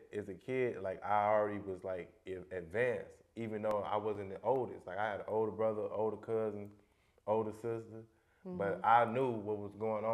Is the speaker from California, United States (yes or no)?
no; Gary, Indiana, United States; when I'm from Gary now, like, it's hard to get a job.